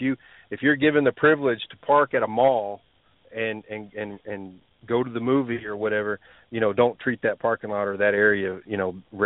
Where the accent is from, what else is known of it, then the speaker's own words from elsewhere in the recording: Texas, United States; He's from Utah. I'm from Texas. We were both driving through Amarillo.